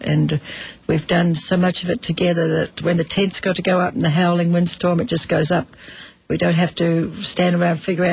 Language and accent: English; New Zealand; Well, I come from New Zealand